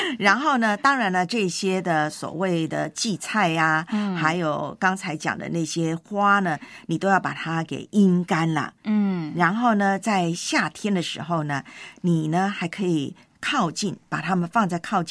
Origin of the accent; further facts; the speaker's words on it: Taiwan; 特别在我的老家啊，就是台湾，每年南部，台湾南部就很多登革热。